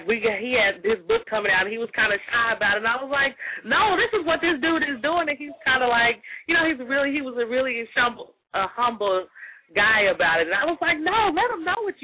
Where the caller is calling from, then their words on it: Houston, Texas, United States; I'm actually in Houston, Texas right now.